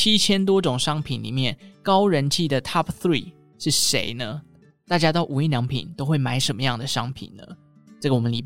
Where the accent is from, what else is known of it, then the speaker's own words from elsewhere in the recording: Taichung, Taiwan; 因为我台中人嘛